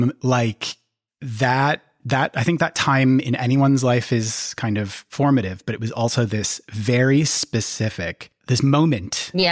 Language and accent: English; St. Paul, Minnesota, United States; in St. Paul, Minnesota.